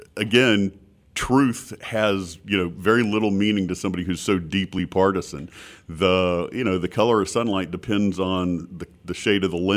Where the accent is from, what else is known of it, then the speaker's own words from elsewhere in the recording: North Carolina, United States; and of course I grew up in North Carolina